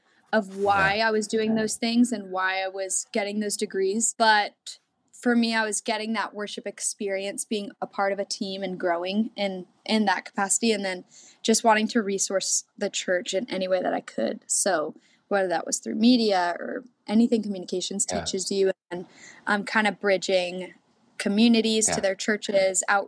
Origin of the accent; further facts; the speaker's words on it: New York, United States; now in Lakeland, United States; I grew up in Long Island, New York. And so I was at that church my whole life and then came to Lakeland, Florida